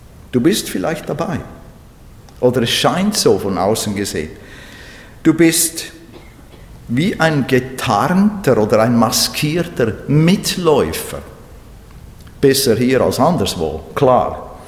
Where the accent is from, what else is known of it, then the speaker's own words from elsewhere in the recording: Switzerland; ich bin in der Schweiz geboren, groß geworden, christliche Prägung, christliche Traditionen